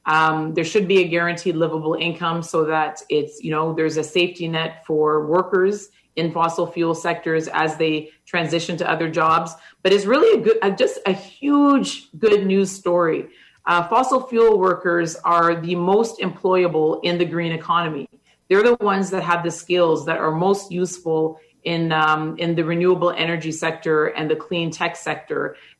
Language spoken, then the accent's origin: English; Canada; Oh, being a Canadian is a tremendous source of pride for me. You know, my parents came from the Caribbean